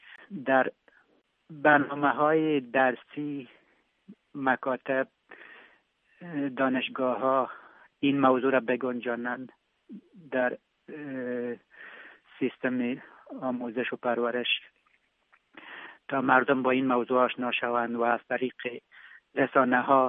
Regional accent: Afghanistan; now in Canada; در افغانستان بزرگ شدیم، با فرهنگ افغانستان بزرگ شدیم.

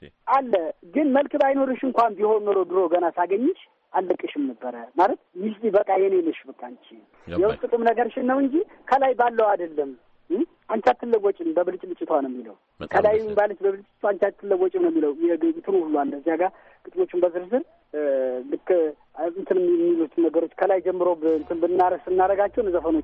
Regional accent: Debre Markos, Amhara, Ethiopia; now in Addis Ababa, Ethiopia; እኔ ጎጃም የተወለድኩት ጎጃም ደብረ ማርቆስ አብማ የሚባል አካባቢ ነው ተወልጅ ያደግኩት

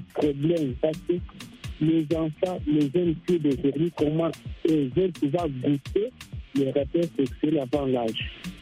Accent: Goma, North Kivu, DR Congo; Moi, j'habite à Goma, je suis quelqu'un de Goma.

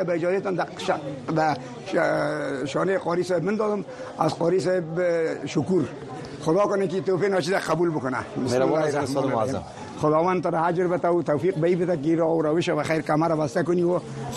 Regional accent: Kabul, Afghanistan; now in Virginia, United States; من از کابل هستم، از چاردی کابل، انجینیر هستم. مدت 6 سال میشه که ما در اینجا آمدیم، در ویرجینیا.

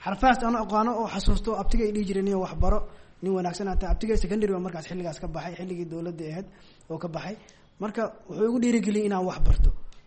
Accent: Baidoa, Bay, Somalia; born there; now in Mogadishu, Somalia; waxaan ku dhashay Baydhabo, waxaan imid Muqdisho 1995

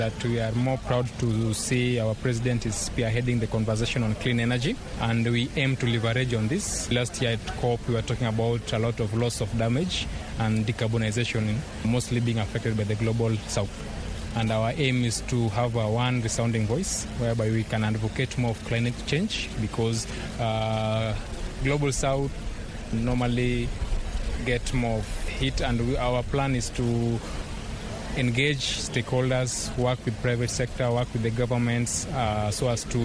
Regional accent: Nairobi, Kenya; I personally, I was raised in Nairobi

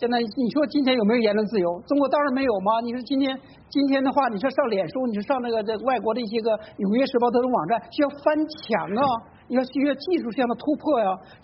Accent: Taiwan; 凭什么我们台湾人民2300万要接受你共产党的来领导呢？

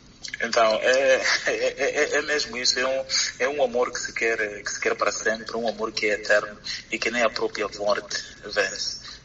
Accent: Mozambique; para falar um pouco daquelas que são as nossas tradições enquanto moçambicanos

